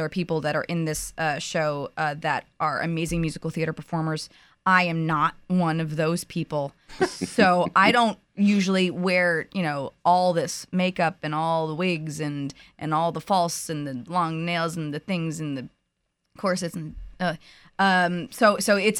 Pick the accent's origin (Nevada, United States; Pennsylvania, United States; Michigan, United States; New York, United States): Pennsylvania, United States; Wallingford; I grew up outside of Philadelphia in Wallingford, Pennsylvania, and I am the youngest of 9 children.